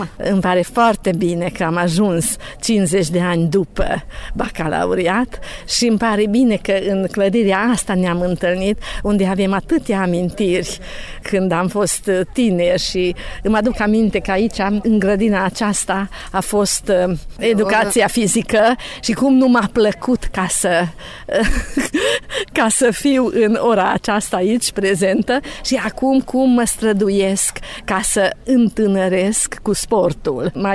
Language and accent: Romanian; Chiticaz, Arad County, Romania; De origine sunt din Chiticaz și